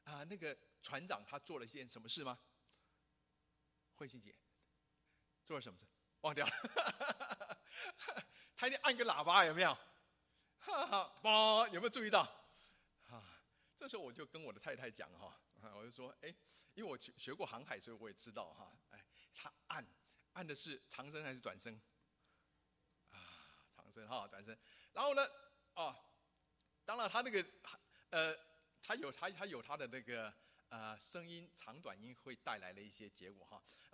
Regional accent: Keelung, Taiwan; also born or lived in Hong Kong; 我是基隆的客家人。啊，基隆没有客家庄啊，没有啊。哦，那我才跟他说，哦，原来我是香港出生的，我爸妈是广东客家人，那我们在家都讲客家话。

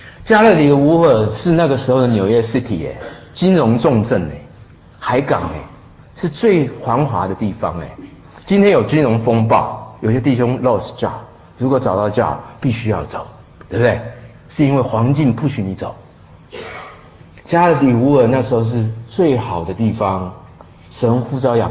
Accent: southern China, China; 我是南方人啊，那么多饭我也吃不下去了

